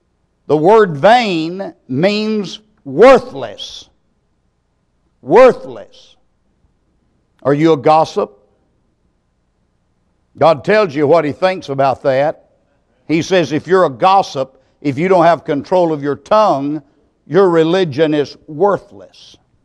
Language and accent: English; Texas, United States; As a little boy growing up in East Texas at Hayden Baptist Church